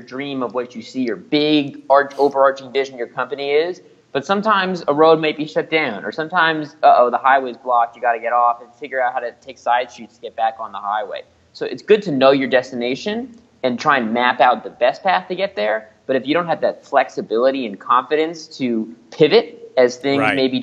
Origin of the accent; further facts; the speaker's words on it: Los Angeles, California, United States; And growing up in Los Angeles, I have known that scary has been a part of Hollywood culture forever.